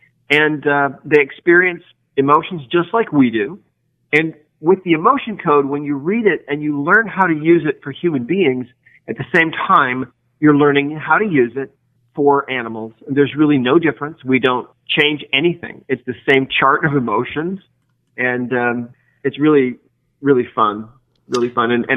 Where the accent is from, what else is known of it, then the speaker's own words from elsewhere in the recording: Montana, United States; I grew up in Montana. And we had a ranch for a while. We had about 50 head of horses.